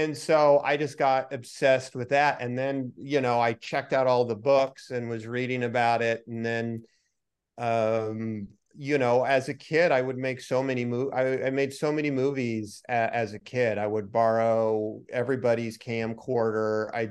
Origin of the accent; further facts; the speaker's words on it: Lodi, California, United States; moved away as an adult; now in Los Angeles, United States; I grew up in Central California, a small town called Lodi.